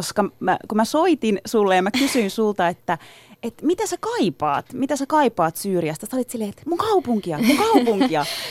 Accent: Turkey; now in Finland; Tai mä oon nyt itse asunut 3 vuotta. Ja Susani aina mulle sanoikin, että sä oot niin ihmeellinen, kun sä et edes kaipaa sinne Turkkiin.

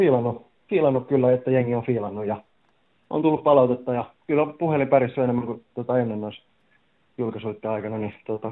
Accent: Jyväskylä, Central Finland, Finland; also born or lived in Turku; now in Helsinki, Finland; No kotoisin voisi sanoa Jyväskylästä, mutta mä oon monessa kaupungissa asunut. Ja, Jyväskylästä ja Turusta ja Helsingistä nyt nykyään.

